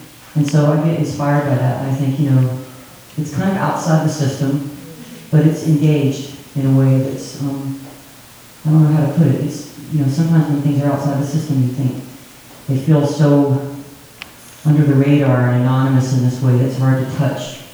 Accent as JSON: {"language": "English", "region": "the South", "country": "United States", "tie": "born or raised there", "said": "So I was raised in the South, like my sister Pudafe, and proud to say I'm from the South."}